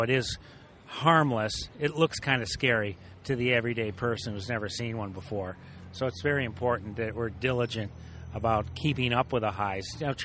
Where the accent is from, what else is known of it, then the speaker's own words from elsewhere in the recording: Becket, Massachusetts, United States; I'm from Beckett, Massachusetts in the Berkshires, about 155 miles north of New York City.